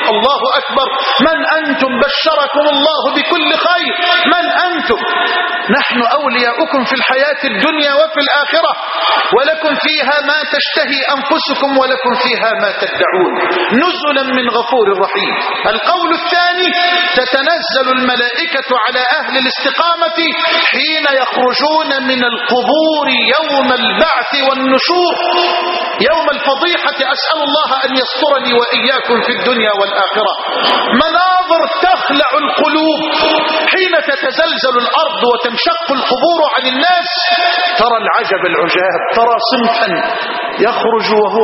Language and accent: Arabic; Egypt; بلدنا مصر